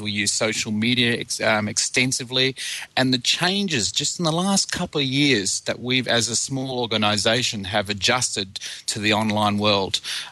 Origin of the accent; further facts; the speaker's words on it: Australia; the Australian side, because obviously I'm Australian